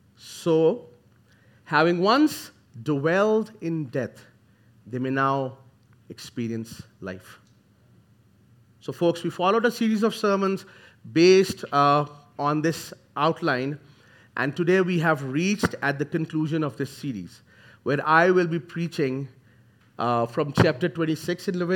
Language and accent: English; Pakistan; moved away as an adult; for the ones who haven't heard me before, I'm originally from Pakistan. I'm a fifth-generation Christian, migrated to this beautiful country of ours in 2018 along with my wife